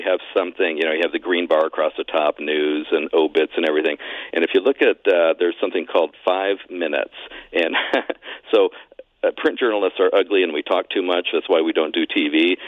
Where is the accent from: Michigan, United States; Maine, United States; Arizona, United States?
Arizona, United States; Mesa; But I grew up in Mesa, which was heavily Mormon.